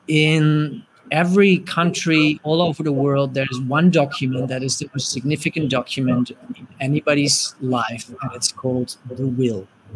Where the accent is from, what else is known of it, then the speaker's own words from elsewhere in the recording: Netherlands; first language Dutch; English is a second language; And I translated this aspect of what it is that I want back into my native tongue. And I realized that when we ask a child in the Netherlands, we ask that child, what do you will?